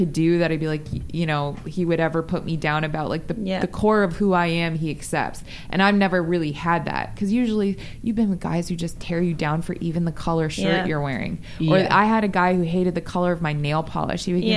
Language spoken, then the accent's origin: English; Las Vegas, Nevada, United States; At least I grew up in Vegas and I, you know, in a pretty affluent, like, society of Las Vegas.